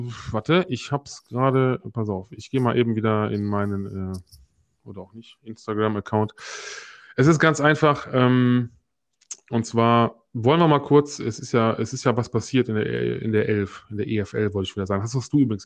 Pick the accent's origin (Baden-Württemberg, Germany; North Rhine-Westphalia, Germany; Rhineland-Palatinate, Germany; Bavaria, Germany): North Rhine-Westphalia, Germany; Langenfeld; Also ich komme jetzt aus Langenfeld.